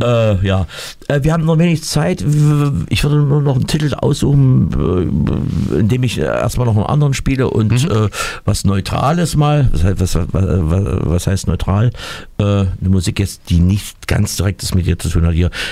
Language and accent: German; Schlöben, Thuringia, Germany; Also ich bin hier geboren und noch nicht weggezogen. Ich bin zwar in Schlöben groß geworden, aber so mehr regional geht gar nicht. Also ich habe es in den 61 Jahren nicht gepackt